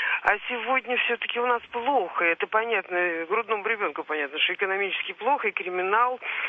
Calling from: Moscow, Russia; я из Москвы

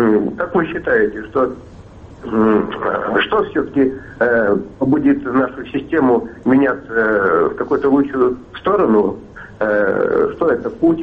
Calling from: Moscow, Russia; я из Москвы.

